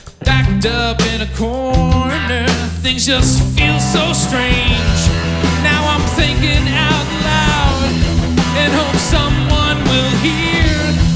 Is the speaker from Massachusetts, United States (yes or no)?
yes; Taunton, Massachusetts, United States; We're from the Taunton area. Trying to come up here and get a name up here in Boston.